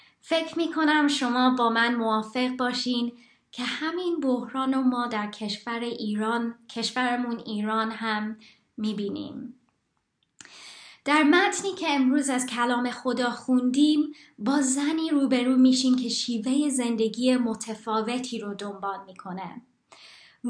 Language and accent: Persian; England, United Kingdom; اگر اون فضای فرهنگی رو که من به عنوان یک دختر ایرانی در انگلیس در اون بزرگ شدم رو میتونستم در یک جمله خلاصه کنم